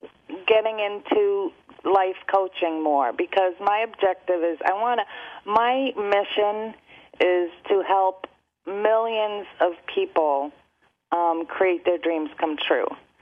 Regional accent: New Jersey, United States; I grew up in New Jersey, and we did a whole environmental campaign, and we went to the Hudson River

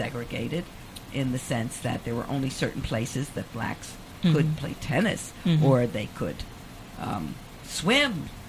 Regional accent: Baltimore, Maryland, United States; when I grew up in Baltimore, I didn't realize how Southern we were.

